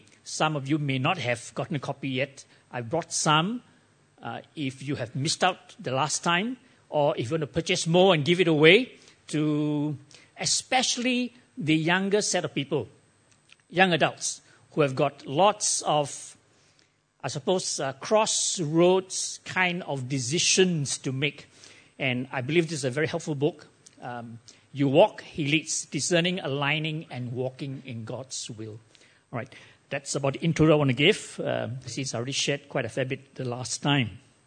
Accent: Taiping, Perak, Malaysia; Last week I was back in my hometown in Taiping, so this week I'm here with you.

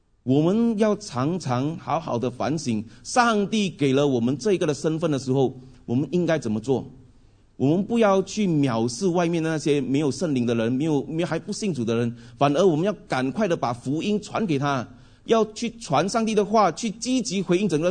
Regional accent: Fujian, China; accent: Fujian; 我们福建话讲叫死干啊死，只有死罢了

